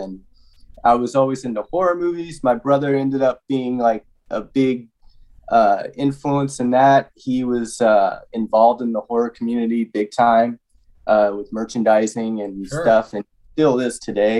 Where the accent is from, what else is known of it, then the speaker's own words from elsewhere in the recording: Oakland, California, United States; No. I grew up in the Bay Area, Oakland, San Francisco Bay Area.